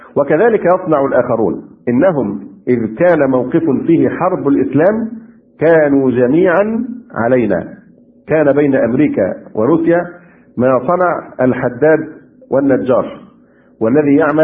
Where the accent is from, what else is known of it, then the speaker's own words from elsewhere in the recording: Egypt; يمكن عندنا في مصر كان أخف